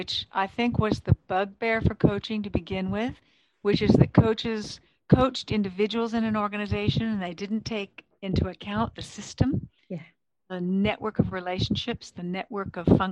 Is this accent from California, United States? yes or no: yes; San Francisco, California, United States; I come from San Francisco. I've lived in quite a few countries.